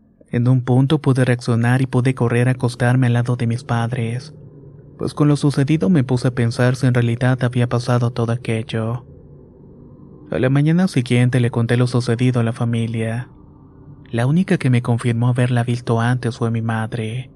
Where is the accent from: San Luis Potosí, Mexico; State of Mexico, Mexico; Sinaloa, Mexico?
State of Mexico, Mexico; Ecatepec; Soy originario de Catepec, Estado de México. Tengo 27 años